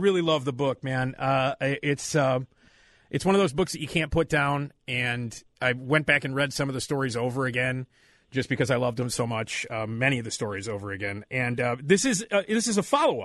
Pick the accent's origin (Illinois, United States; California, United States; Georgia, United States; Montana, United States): Illinois, United States; Chicago; I grew up on Addison, six blocks away from Wrigley.